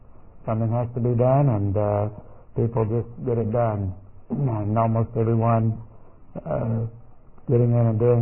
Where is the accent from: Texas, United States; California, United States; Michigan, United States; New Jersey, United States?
Texas, United States; Houston; they meet in the neighborhood where I grew up in Houston